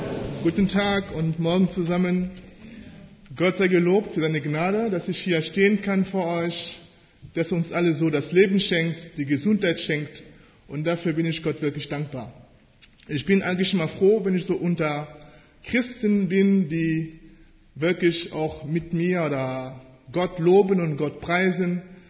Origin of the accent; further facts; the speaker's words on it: Kelmis, Wallonia, Belgium; first language French; German is a second language; also born or lived in DR Congo; now in Germany; ich bin eigentlich in Kongo geboren, demokratischem Kongo, aber ich lebe in Deutschland schon seit 1989. Ja, und meinen Schulablauf habe ich in Belgien gemacht, in Geminisch, Kelmis da hinten auf Französisch. Das heißt, meine erste Sprache ist eigentlich Französisch, Deutsch spreche ich so nebenbei.